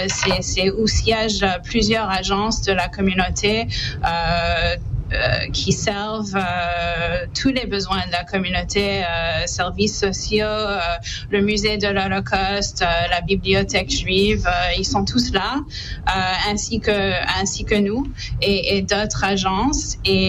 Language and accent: French; Montreal, Quebec, Canada; en tant que Montréalais québécois